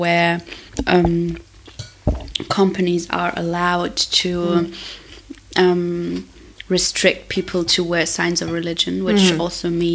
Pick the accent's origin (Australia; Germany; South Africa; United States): Germany; English is a second language; now in Berlin, Germany; I am also in Berlin, because I'm from Germany.